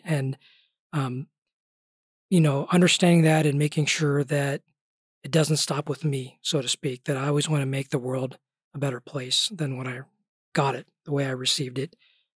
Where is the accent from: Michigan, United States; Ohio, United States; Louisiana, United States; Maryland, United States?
Ohio, United States; also born or lived in India; I was born in India, but came to the U.S. at a very young age and grew up in northeastern Ohio.